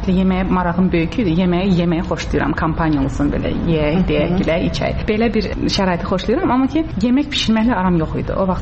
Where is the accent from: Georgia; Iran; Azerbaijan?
Azerbaijan; Baku; Burada anadan olmuşam, burada boya başa çatmışam, amma əslimizi soruşursunuzsa, Bakıdan deyilik. Babalarım, nənələrim ordubatlı olub